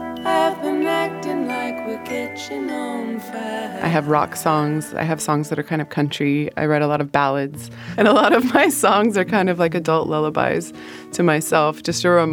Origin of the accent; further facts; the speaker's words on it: Los Angeles, California, United States; I grew up in Los Angeles in the public school system